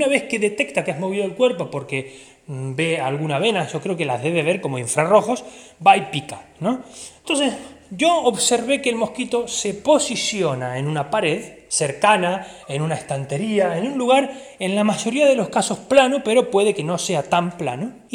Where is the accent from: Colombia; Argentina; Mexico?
Argentina; Necochea, Buenos Aires Province; Yo recuerdo aquellas noches casi en vela en Necochea, Argentina, la ciudad de donde soy